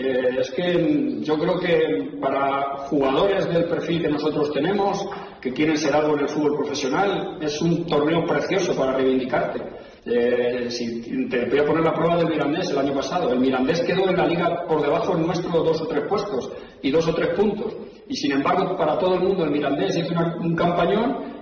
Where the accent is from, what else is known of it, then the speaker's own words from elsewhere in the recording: Community of Madrid, Spain; yo soy madrileño, he salido de ese fútbol, empecé los primeros pinitos míos en la tercera división de Madrid